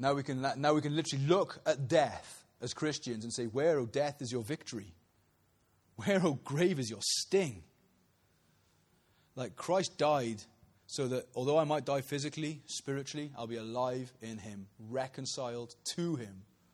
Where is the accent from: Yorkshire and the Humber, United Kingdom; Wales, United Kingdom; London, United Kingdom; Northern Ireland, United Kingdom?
Wales, United Kingdom; because we're Welsh and we like three things, don't we?